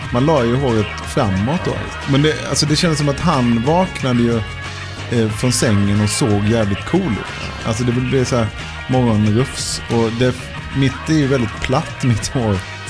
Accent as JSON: {"language": "Swedish", "town": "Halmstad", "region": "Halland County", "country": "Sweden", "tie": "born or raised there", "said": "För den fick man ju faktiskt avlägsna i alla fall hemma i Halmstad med gästdiskmedel"}